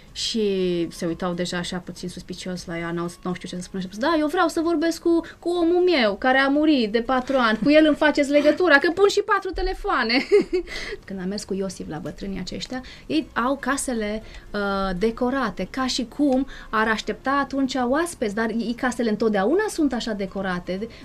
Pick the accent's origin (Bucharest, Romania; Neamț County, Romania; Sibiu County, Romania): Bucharest, Romania; eu sunt din București.